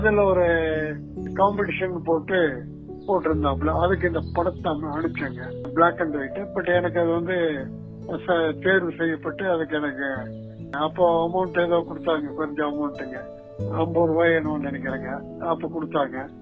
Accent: Thookanaickenpalayam, Tamil Nadu, India; சத்தியமங்கலத்து பக்கத்துல எங்க சொந்த ஊர் வந்து சத்தியமங்கலத்து பக்கத்துல இங்க தூக்கநாயக்கம்பாளையங்கிற ஒரு கிராமம், அது வந்து உங்களோட ஃபாரஸ்ட் பவுண்டரியில இருக்கும்.

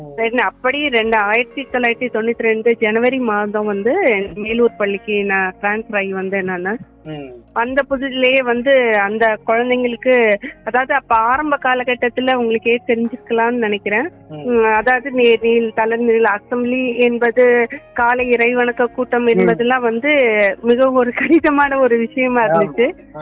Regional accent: Karaikudi, Tamil Nadu, India; அதனால பிறந்தது வளர்ந்தது எல்லாமே காரைக்குடி தான்.

